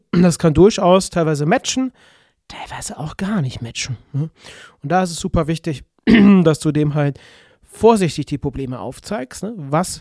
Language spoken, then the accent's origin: German; Cologne, North Rhine-Westphalia, Germany; accent: Kölsch; Jetzt kommt mein kölscher Akzent hier aus Köln durch.